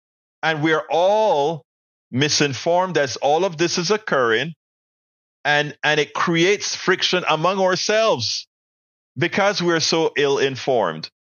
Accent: Panama; I'm from Panama. The Cowboy and Indian wasn't a thing.

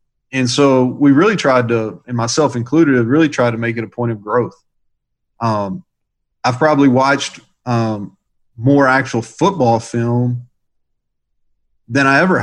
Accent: Kentucky, United States; I grew up, and I'm from Kentucky, so you know I like basketball.

